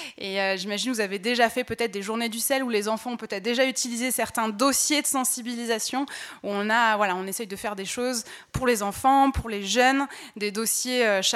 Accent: Grenoble, Auvergne-Rhône-Alpes, France; Oui, c'est une joie pour moi de revenir parce que du coup je viens de Grenoble.

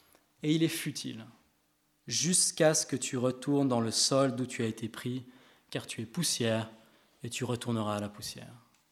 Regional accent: Switzerland; also born or lived in England; now in France; je suis français, je m'implique là-dedans, mais j'ai grandi en Suisse, ma femme est allemande, et puis on a habité plusieurs années en Angleterre

